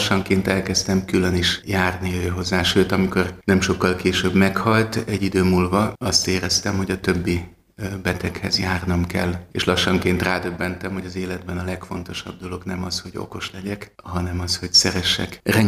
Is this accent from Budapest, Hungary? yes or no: yes; Budapest, Hungary; 1964-ben születtem Budapesten, Budán a második kerületben gyerekeskedtem.